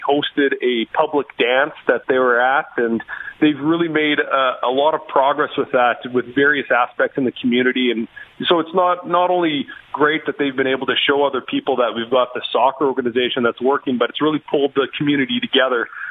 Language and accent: English; Saskatchewan, Canada; Yeah, we grew up in Saskatchewan.